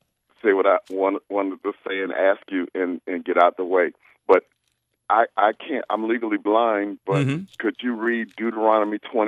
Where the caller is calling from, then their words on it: Tampa, Florida, United States; I'm calling from Tampa.